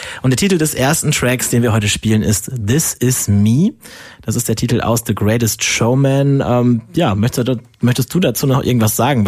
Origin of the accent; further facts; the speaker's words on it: Lower Saxony, Germany; Ich komme aus dem Osnabrücker Land. Das schließt sich ja direkt an.